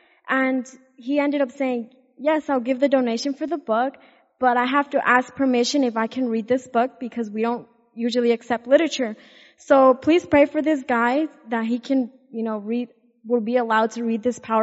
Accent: Denver, Colorado, United States; I'm from Denver, Colorado.

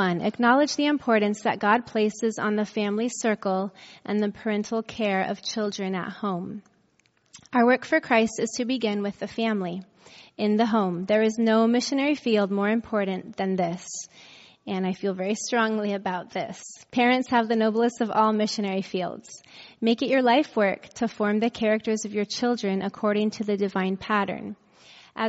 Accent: Florida, United States; So a little bit more about myself. I grew up in Florida, went to Southern Adventist University, studied religious studies and biology, moved on from there and went to Loma Linda.

